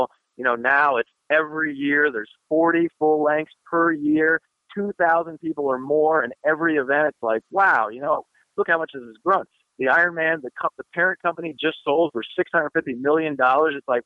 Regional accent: East Coast, United States; And growing up on the East Coast, you know, I'm so not used to that.

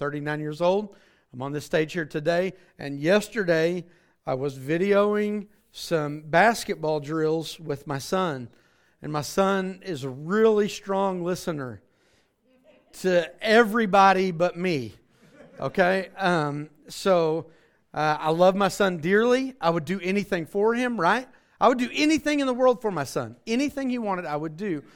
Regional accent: Choctaw, Oklahoma, United States; right? Some of you know that. I grew up in Choctaw, Oklahoma. I'm from this area. Most of my family is within a 10-mile radius of the house that I grew up in, okay?

